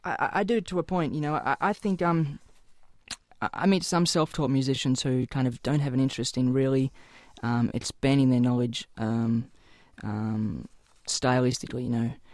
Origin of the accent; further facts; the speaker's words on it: Australia; Well, I came from a very kind of rural part of Australia. I grew up on the East Coast in a very small town.